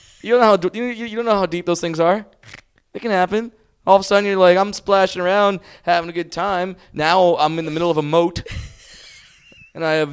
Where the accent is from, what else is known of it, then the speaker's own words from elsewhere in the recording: California, United States; I'm not. I'm from Orange County. I just watch a lot of hockey.